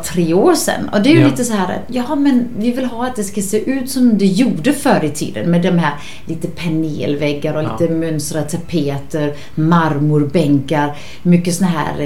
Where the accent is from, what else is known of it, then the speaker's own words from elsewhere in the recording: Denmark; now in Varberg, Sweden; Jag är från Danmark. Precis, men har ju så bott här i 16 år.